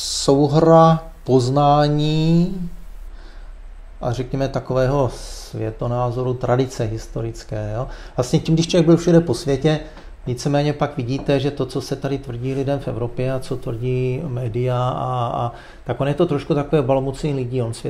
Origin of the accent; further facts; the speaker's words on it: Prague, Czechia; moved away as an adult; also born or lived in Germany; já jsem hrdý rodilý Pražák, vinohraďák. Takže vlastně člověk v životě udělal takový kruh. Já jsem vlastně z Prahy odcházel, když mi bylo 20, šel jsem studovat architekturu do Německa.